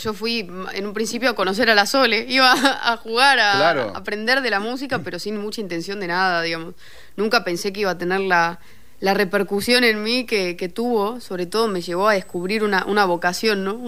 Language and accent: Spanish; Buenos Aires, Argentina; De Buenos Aires.